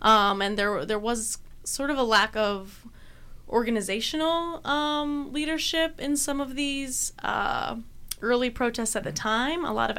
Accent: Kenosha, Wisconsin, United States; I'm from Kenosha.

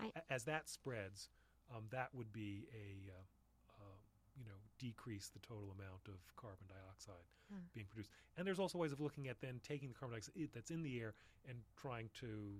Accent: New York, United States; but I was growing up in New York at the time.

